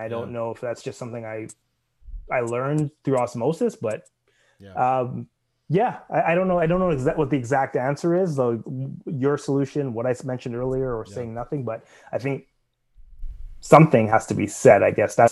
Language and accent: English; Toronto, Ontario, Canada; I grew up in Rexdale, so I know North Etobicoke. I know that feeling.